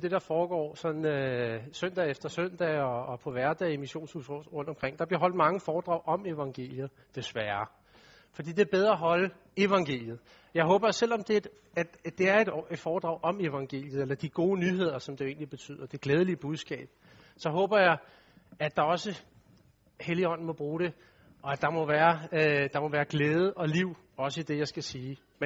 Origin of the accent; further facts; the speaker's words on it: Capital Region of Denmark, Denmark; accent: Copenhagen; jeg taler sådan lidt københavnsk, og jeg taler også lidt hurtigt.